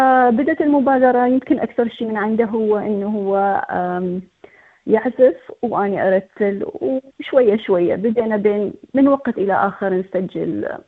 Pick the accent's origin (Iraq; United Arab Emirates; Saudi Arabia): Iraq; moved away as an adult; now in Australia; طلعنا من العراق وإجينا هنا لأستراليا حتى نبدي مرة ثانية من الصفر